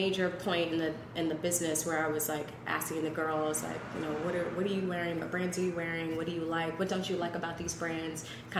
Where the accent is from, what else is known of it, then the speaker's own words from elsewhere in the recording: Maryland, United States; also born or lived in Washington, United States; now in New York, United States; So I grew up in the Washington, D.C. area, Maryland area, around there.